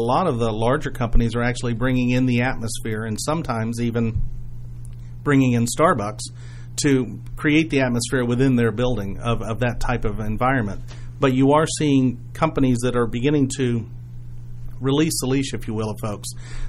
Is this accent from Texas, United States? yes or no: no; Massachusetts, United States; born there; moved away; I was born in Massachusetts, and when we first moved down here